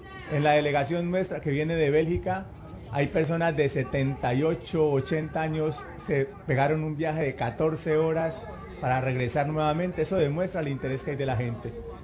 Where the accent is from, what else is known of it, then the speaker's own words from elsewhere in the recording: Colombia; moved away as an adult; now in Europe; Yo vengo de Colombia, estoy exiliado en Europa hace 12 años